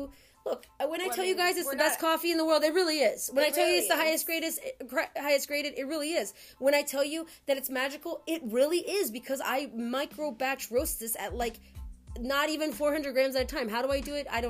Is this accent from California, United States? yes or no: no; North Carolina, United States; And they lived in North Carolina. That's my home state, too.